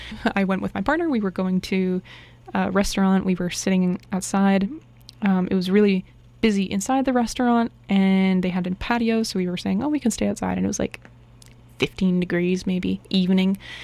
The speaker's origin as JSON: {"language": "English", "town": "Vancouver", "region": "British Columbia", "country": "Canada", "said": "Yeah, so Vancouverites, we are temperate wintered, blooded, temperate blooded, and we do well in New Zealand"}